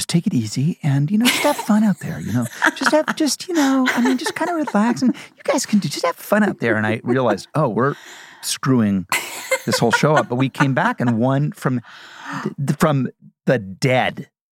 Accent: Midwest, United States; I'm from the Midwest. I'm like, if you give me a direction, I follow it.

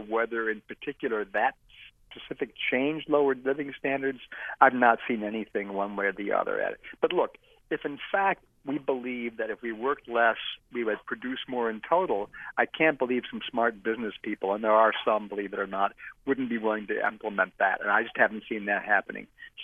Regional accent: United States; I'm an American. I'm used to this. I'm 73.

